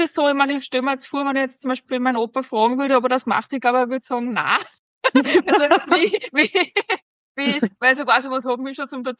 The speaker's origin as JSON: {"language": "German", "town": "Nasswald", "region": "Lower Austria", "country": "Austria", "tie": "born or raised there", "said": "bei uns in meiner Heimatgemeinde, wo ich herkomme, das ist Nasswald, ist ein berühmter Bergsteiger geboren, der Konrad Kain."}